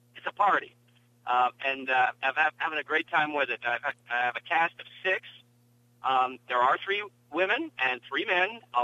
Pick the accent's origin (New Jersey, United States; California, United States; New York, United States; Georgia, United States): California, United States; Los Angeles; Los Angeles, specifically the Pacific Palisades, and most of my life has been around the water.